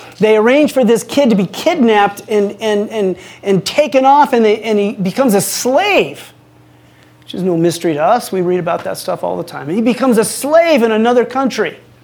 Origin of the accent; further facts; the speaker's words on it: Utah, United States; And this large family, as you can imagine, we're from Utah, so we know large families.